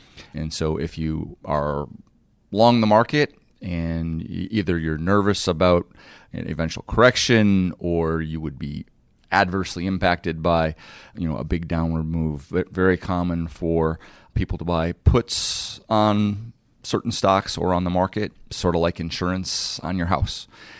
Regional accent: Detroit, Michigan, United States; Growing up in Detroit, I was a third generation GM person.

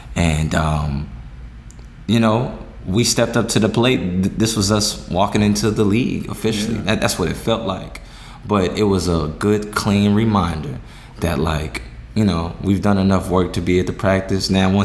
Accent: St. Louis, Missouri, United States; Born and raised in St. Louis, and shoot, I feel like for real, I've actually was able to spend time in like all parts of St. Louis.

